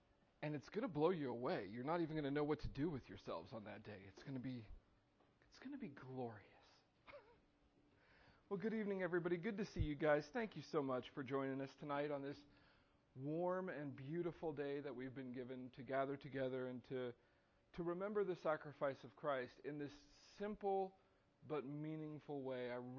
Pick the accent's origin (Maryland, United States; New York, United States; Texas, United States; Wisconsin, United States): Texas, United States; I grew up in Texas near Lake Conroe, and we used to go water skiing all the time.